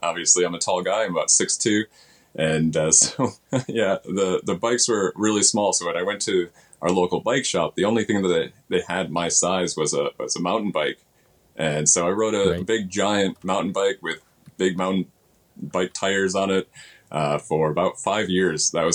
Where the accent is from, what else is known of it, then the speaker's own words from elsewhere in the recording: Michigan, United States; now in Tokyo, Japan; I'm an American guy, originally from Michigan, and came out here about 20 years ago now